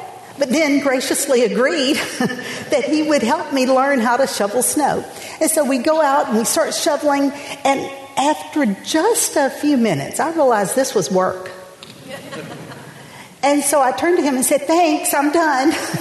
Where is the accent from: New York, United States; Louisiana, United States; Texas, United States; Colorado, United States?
Louisiana, United States; I grew up in Louisiana. My husband, Ron, grew up in the north. A year after we got married, we moved to Burlington, Vermont, South Burlington, Vermont.